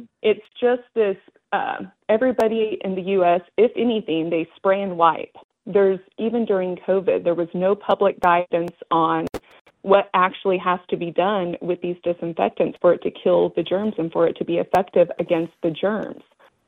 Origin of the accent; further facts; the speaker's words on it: Idaho, United States; I'm from Idaho, from the mountains of Idaho, so ticks are pretty prevalent up there.